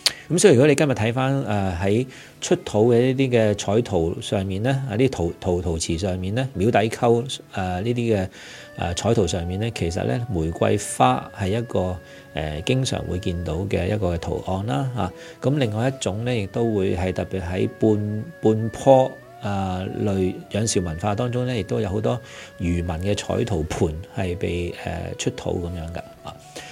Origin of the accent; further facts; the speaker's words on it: China; 即是我们中国人创造文字那些的即用的原则，那这个也是我们中国的象形文字